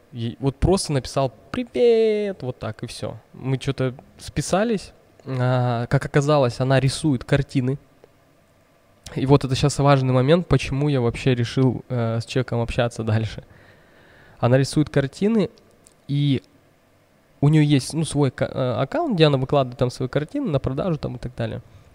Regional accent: Russia; Я из России сам, а моя жена, она с Украины, вот отсюда, с Киева.

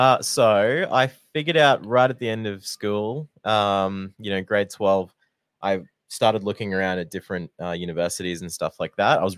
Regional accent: Kingaroy, Queensland, Australia; So I'm from Kingaroy, which is about 3.5 hours from Brisbane.

